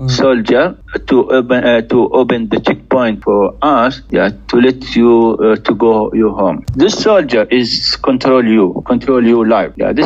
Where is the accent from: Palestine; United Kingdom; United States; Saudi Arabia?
Palestine; Khan Yunis, Gaza Strip; English is a second language; now in South Africa; I'm originally from Gaza Strip, from Khan Yunis City.